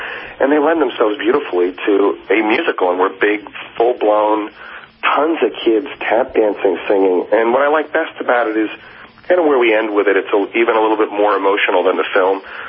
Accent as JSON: {"language": "English", "town": "Phoenix", "region": "Arizona", "country": "United States", "tie": "born or raised there", "said": "We grew up in Phoenix."}